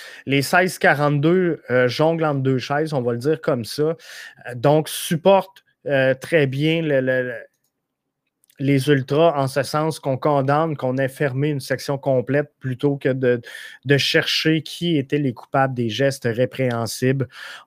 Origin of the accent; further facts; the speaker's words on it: Rivière-du-Loup, Quebec, Canada; Moi, je viens de Rivière-du-Loup, gang. Je suis à 4 heures de route du stade Saputo.